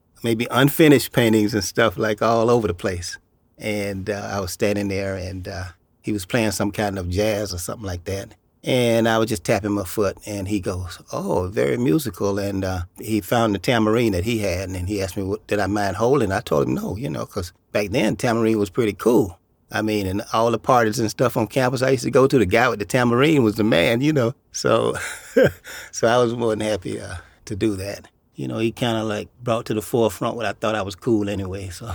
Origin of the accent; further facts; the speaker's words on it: Southern United States, United States; I'm from the South, you know, that's the Bible Belt.